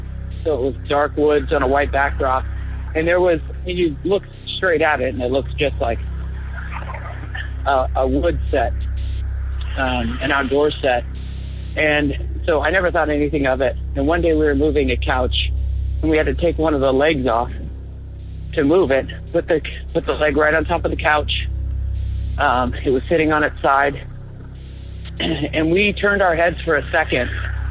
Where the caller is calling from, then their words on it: Portland, Oregon, United States; I'm calling from Portland, Oregon.